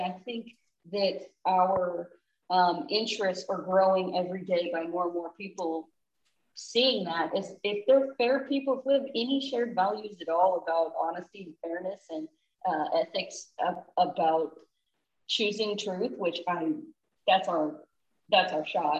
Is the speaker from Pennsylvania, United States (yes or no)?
no; Kansas, United States; I grew up in Kansas with a lot of conservatives everywhere I went